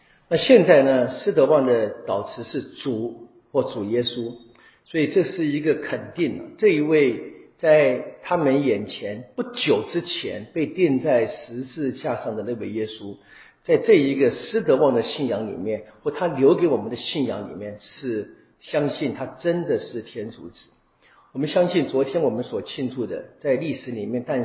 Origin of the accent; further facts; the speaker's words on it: Taiwan; now in United States; 像我们台湾人在美国